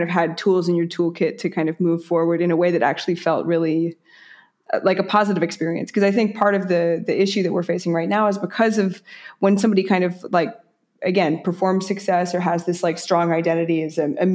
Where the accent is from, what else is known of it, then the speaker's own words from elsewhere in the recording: United States; moved away as an adult; now in France; as an American living in France